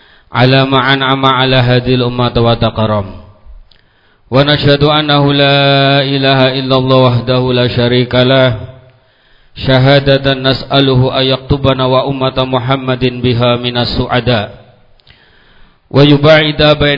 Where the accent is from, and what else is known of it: Indonesia; first language Javanese; Indonesian is a second language